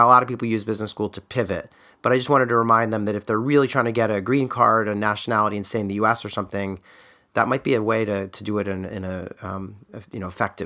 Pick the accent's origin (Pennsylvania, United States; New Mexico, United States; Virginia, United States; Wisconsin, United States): Pennsylvania, United States; Philadelphia; I'm from Philly